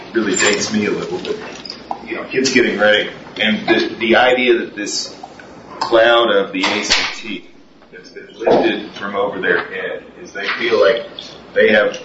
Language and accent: English; Somerset, Kentucky, United States; I rarely receive messages from my hometown about events on this campus. I'm from Pulaski County, Somerset.